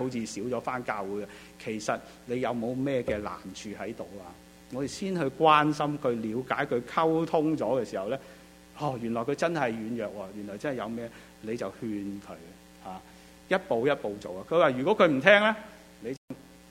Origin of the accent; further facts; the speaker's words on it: China; 我们中国人都很懂讲的，是吧？一样米养百样人。